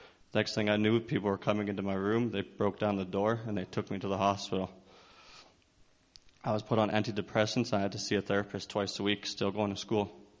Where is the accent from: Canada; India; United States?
Canada; Lamont, Alberta; also born or lived in Sundre; I was born in Sundre, Alberta, but we moved up to a farm northeast of Lamont, Alberta, when I was four, so in 96.